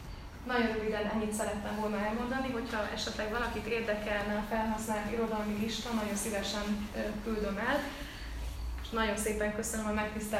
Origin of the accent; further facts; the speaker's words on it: Stockholm, Stockholm County, Sweden; én is egy ilyen úgynevezett no-go zónában, tehát egy bevándorló többségű külvárosban nőttem fel Stockholmban, ami talán nem is olyan furcsa, hiszen mi is bevándorlók voltunk